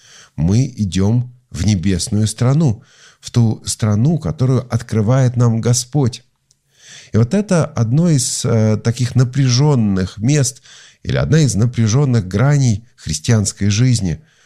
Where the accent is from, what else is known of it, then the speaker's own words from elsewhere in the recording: Saint Petersburg, Russia; born there; Я, например, родился в Санкт-Петербурге, тогда еще в Ленинграде